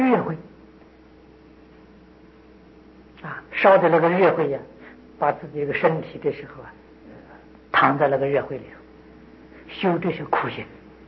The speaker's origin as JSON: {"language": "Chinese", "country": "China", "said": "是现在我们中国，我们中国人这个修行功夫没有这么高啊"}